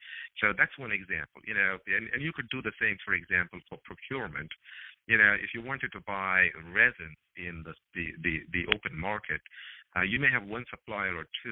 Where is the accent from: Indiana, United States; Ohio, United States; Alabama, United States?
Ohio, United States; Cincinnati; we had a book signing event in my hometown in Cincinnati 2 days ago